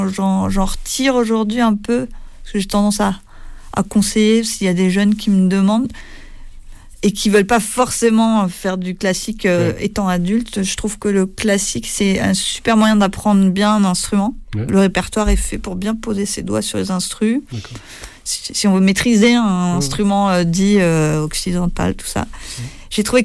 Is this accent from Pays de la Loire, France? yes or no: no; Turckheim, Grand Est, France; also born or lived in Colmar; Ouais, je suis née à Colmar. Ah ouais. J'ai grandi dans un vignoble qui s'appelle Turckheim, dans la vallée de Münster.